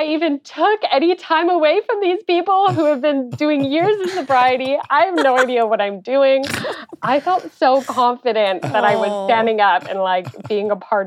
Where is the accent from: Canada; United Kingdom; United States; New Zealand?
Canada; Ottawa, Ontario; I'm from Ottawa, Canada.